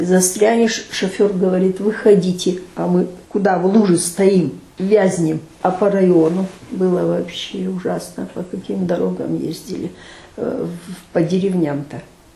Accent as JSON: {"language": "Russian", "town": "Veliky Novgorod", "region": "Novgorod Oblast", "country": "Russia", "tie": "born or raised there", "said": "У нас там на Новгородчине, на родине, я из Новгорода, Великого Новгорода, северо-запад европейской части."}